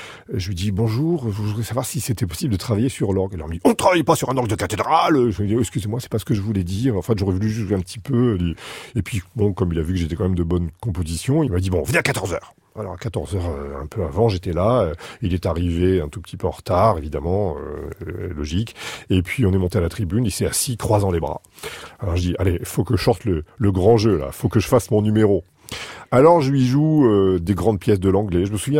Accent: Boulogne-sur-Mer, Hauts-de-France, France; born there; je suis né à Boulogne-sur-Mer en 1962 et je suis organiste.

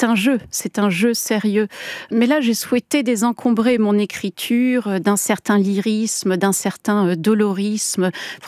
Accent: Switzerland; un épisode de mon enfance en Suisse

